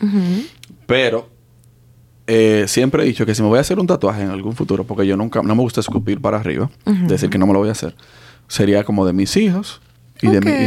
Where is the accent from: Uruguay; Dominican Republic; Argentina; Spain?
Dominican Republic; No pongo bandera de donde yo soy. Aunque sea dominicano, pero di que mi vehículo.